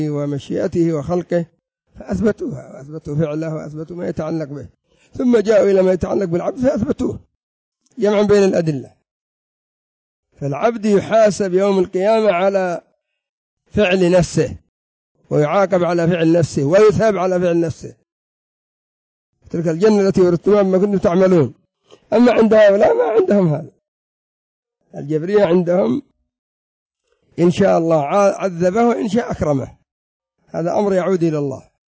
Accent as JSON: {"language": "Arabic", "country": "Yemen", "said": "انظر الآن الرافضة عندنا في اليمن"}